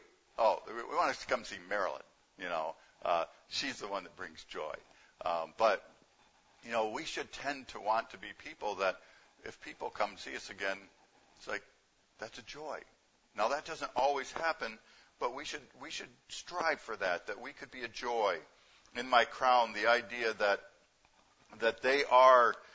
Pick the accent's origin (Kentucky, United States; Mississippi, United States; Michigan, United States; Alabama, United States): Michigan, United States; Sorry, people, you're not getting people from Saskatchewan. We're actually from Michigan.